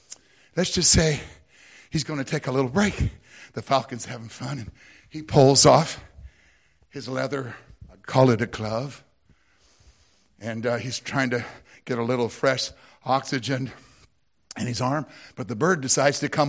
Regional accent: the South, United States; accent: Southern twang; now in Grove City, United States; I'm from the South, baby child. We say things uniquely down there. And now I live in Southern Grove City, so it never leaves you, that Southern twang.

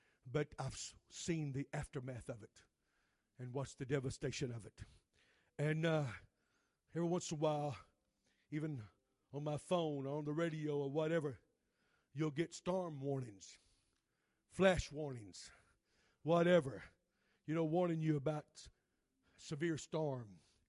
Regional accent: Missouri, United States; now in North Carolina, United States; Now, where I was raised at in Missouri, live at in North Carolina, we get a lot of storms.

